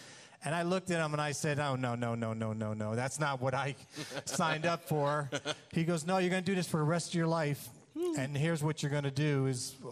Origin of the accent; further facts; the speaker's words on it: New York, United States; And I'm from New York, and this is a funny story how I got here.